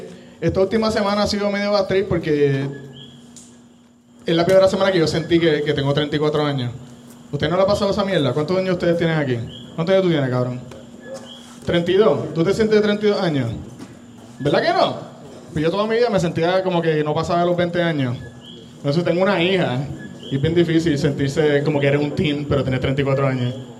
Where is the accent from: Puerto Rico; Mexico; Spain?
Puerto Rico; Bayamón; Yo no vivo en Guaynabo, yo soy de Bayamón.